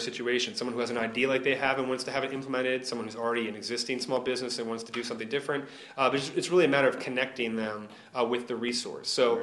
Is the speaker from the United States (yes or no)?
yes; Delaware, United States; I'm from Delaware, and so therefore when you meet someone else from Delaware, you say, where did you go to high school?